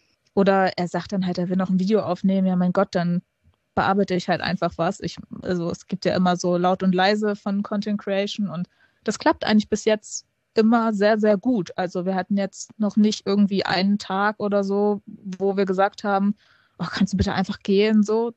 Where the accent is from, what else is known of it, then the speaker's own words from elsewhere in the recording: Hamburg, Germany; Ich bin ja gebürtige Hamburgerin